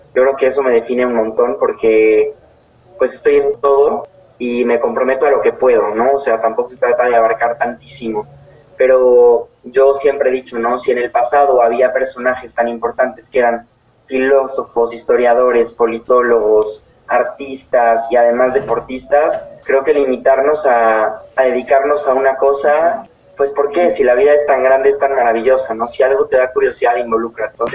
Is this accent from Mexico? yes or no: yes; Puebla, Mexico; yo soy poblano. … Soy poblano.